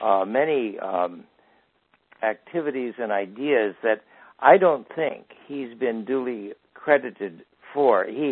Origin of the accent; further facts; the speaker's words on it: Salinas, California, United States; I grew up in Salinas in as an Episcopalian altar boy.